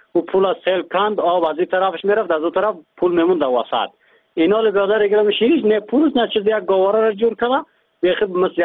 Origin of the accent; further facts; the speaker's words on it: Badakhshan, Afghanistan; من یکی از شهروندان ولایت بدخشان هستم، ولسوالی آوان، قریه زو.